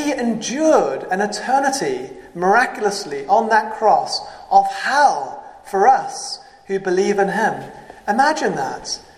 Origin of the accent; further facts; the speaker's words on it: South Africa; moved away as an adult; now in United Kingdom; when I moved from South Africa to the UK when I was 20, I was separated from my mother.